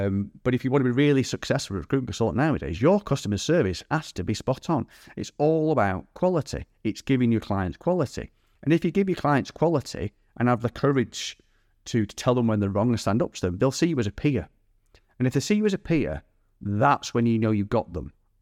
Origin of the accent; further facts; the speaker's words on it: United Kingdom; You know, something we should be proud of as British recruiters. We are the best in the world at what we do.